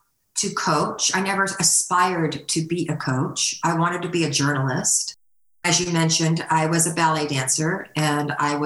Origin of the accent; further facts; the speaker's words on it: California, United States; moved away as an adult; I grew up in California. And I just retired and my husband said, okay, pick a place because we're moving out of California.